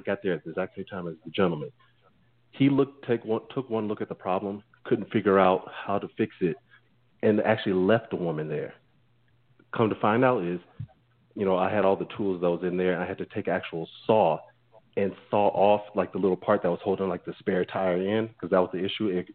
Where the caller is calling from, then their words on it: Denver, Colorado, United States; from Denver, Colorado.